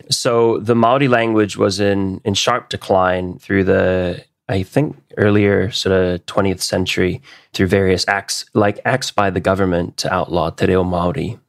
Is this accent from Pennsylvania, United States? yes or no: no; Hawaii, United States; I'm actually from Hawaii, and I'm a native Hawaiian.